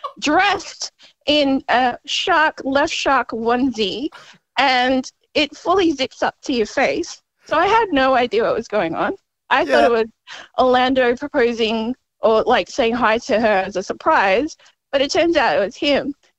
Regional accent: Melbourne, Victoria, Australia; because I'm from Melbourne.

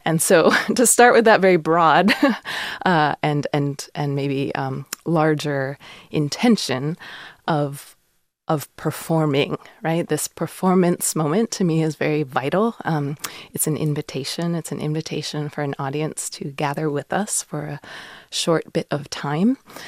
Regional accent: Alaska, United States; I grew up in the woods. I grew up on Denaina land, which is down on the Kenai Peninsula.

